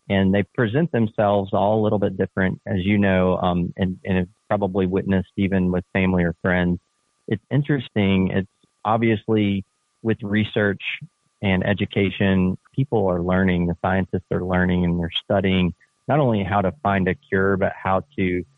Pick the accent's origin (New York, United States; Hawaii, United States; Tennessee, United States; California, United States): Tennessee, United States; Knoxville; I'm from Knoxville, Tennessee, and own a family of companies under the brand Salinity.